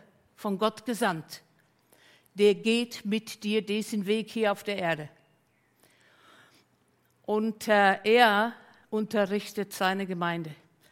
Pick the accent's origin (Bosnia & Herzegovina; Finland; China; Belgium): Finland; now in Hamburg, Germany; diene seit 30 Jahren in Leib Christi in Hamburg und davor war ich 15 Jahre in Finnland. Ich bin gebürtige Finnin, war ich in Finnland sozusagen Christ ohne Gemeinde